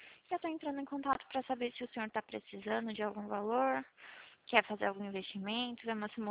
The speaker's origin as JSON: {"language": "Portuguese", "town": "Atibaia", "region": "São Paulo", "country": "Brazil", "said": "eu sou de Atibaia"}